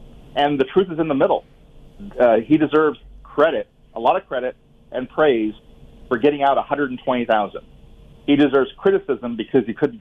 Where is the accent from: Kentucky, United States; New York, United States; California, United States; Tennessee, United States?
California, United States; Fresno; I'm also a native California. I was born in Central California in a hospital in Fresno, California, in the Central Valley of California